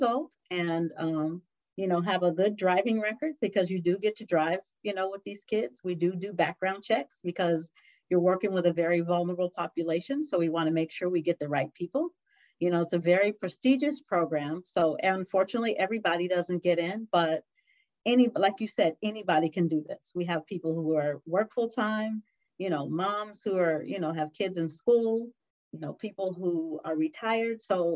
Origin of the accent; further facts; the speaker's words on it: San Diego, California, United States; Sabrina is a native San Diegan, which I'm really proud of. I was born and raised in San Diego